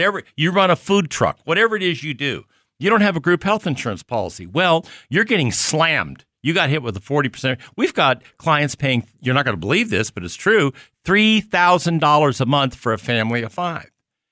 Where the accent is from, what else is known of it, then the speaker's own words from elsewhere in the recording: Kansas City, Missouri, United States; Kansas City, where this broadcast originates from, one of our 140-some markets around the country, but my hometown